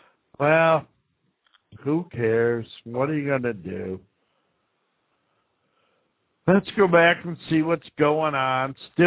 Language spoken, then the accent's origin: English; Buffalo, New York, United States; You know, I was from Buffalo, born and raised